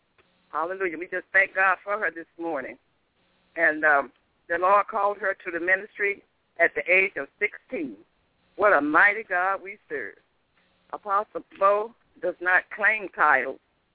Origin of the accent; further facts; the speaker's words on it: Pompano Beach, Florida, United States; I'm from Pompano Beach, Florida.